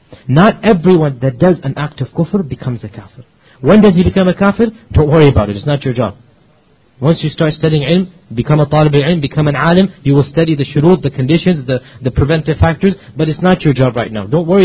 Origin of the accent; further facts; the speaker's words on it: Pakistan